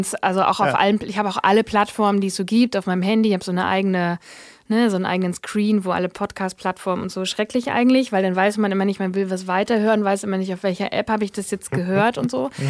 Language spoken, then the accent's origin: German; Wernigerode, Saxony-Anhalt, Germany; Ich komme aus dem Harz, aus Wernigerode.